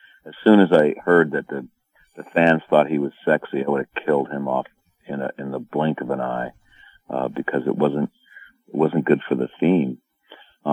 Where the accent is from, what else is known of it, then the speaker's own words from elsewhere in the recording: California, United States; I'm sorry, man, fooled you. I'm from California.